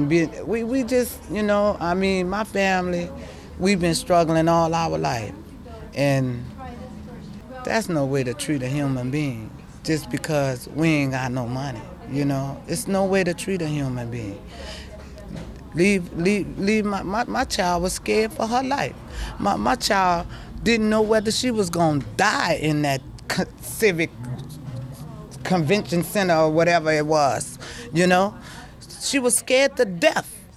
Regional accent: New Orleans, Louisiana, United States; I'm from New Orleans. I've been living out here in Berkeley, California.

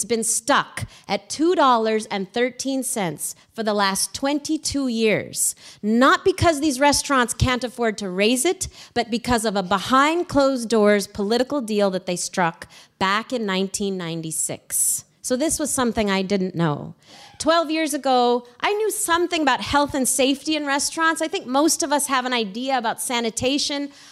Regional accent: New York, United States; as a New Yorker, I knew I should probably tip well, right?

